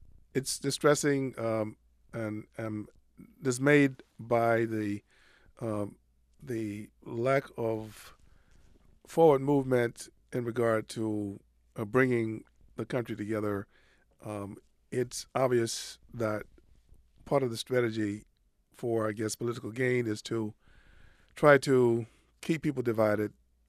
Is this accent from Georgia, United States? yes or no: yes; Georgia, United States; I mean, I grew up in Georgia, went to undergrad school in Georgia.